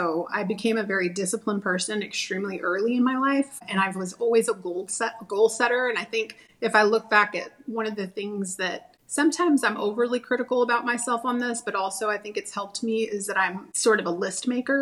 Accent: Texas, United States; also born or lived in Austin; So I'm actually a native Texan, but I'm from West Texas. So that's the Midland-Odessa area.

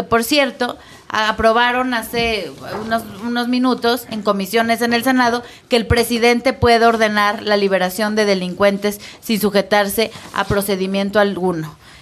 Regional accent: Mexico; Soy mexicana, soy nacionalista

